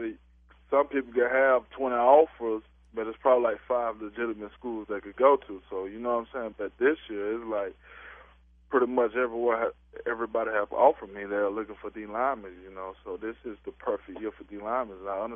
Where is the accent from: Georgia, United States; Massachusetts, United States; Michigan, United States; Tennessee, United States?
Georgia, United States; Macon; I'm originally from Macon, you know what I'm saying?